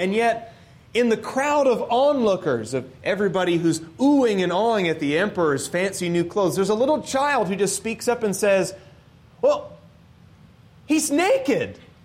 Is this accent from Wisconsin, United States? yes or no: no; Portland, Oregon, United States; I grew up in Portland, so you know that I saw this often.